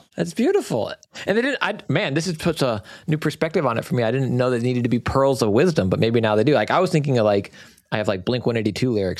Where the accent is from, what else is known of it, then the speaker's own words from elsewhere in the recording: Texas, United States; As someone from Texas, I can't say I have. I feel like I'm an adequate Texan.